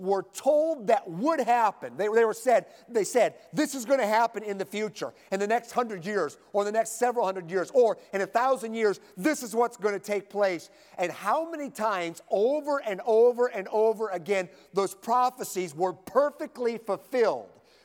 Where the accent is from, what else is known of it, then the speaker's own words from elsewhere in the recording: Midwest, United States; So I grew up in the Midwest, and asparagus is something that no child should ever have to eat until they're like 16 or 17.